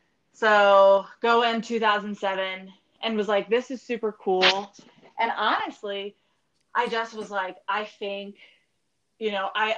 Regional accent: Birmingham, Alabama, United States; also born or lived in Georgia / Washington, D.C. / Chicago; I was born in Georgia and then was in Washington, D.C. for a while, and then suburbs of Chicago, and then came to IU after being in Birmingham for about 8 years, I think.

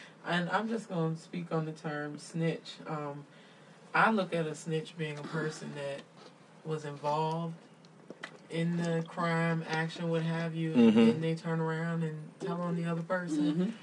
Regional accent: Prince George, Virginia, United States; I grew up in Prince George, but I have a lot of family in Hopewell.

